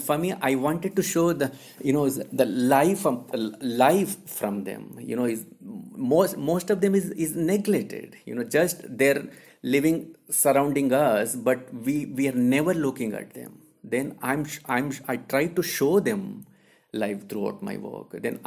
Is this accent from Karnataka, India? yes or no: yes; Karnataka, India; English is a second language; in small one remote village, close to Bangalore. So one of the Indian greatest film, Shole, filmed in my hometown.